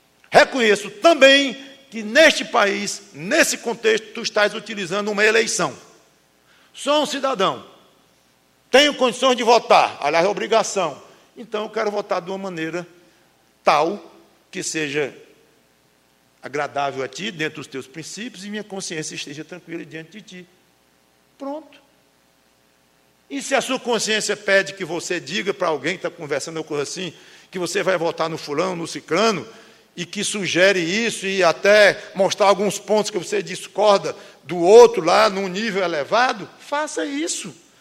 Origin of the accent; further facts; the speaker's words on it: Brazil; Ah, eu sou brasileiro também. Que coisa. Poderia ter sido francês, inglês, americano, japonês.